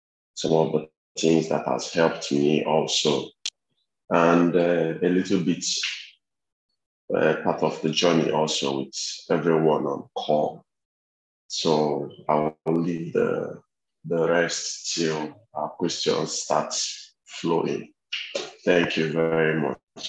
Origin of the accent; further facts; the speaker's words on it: Nigeria; now in Ghana; I'm a Nigerian, but I'm based here in Ghana.